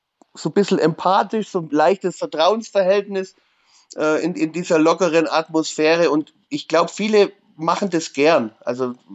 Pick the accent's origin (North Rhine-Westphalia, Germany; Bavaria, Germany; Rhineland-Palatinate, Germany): Bavaria, Germany; Augsburg; Und als Augsburger bin ich froh, wenn ich gegen München spiele